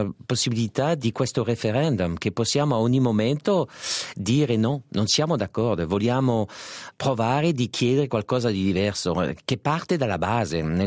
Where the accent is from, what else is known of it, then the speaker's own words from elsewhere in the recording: Geneva, Switzerland; nato e cresciuto a Ginevra, il mio nonno era francese, vuol dire che il mio sguardo era sempre verso la Francia.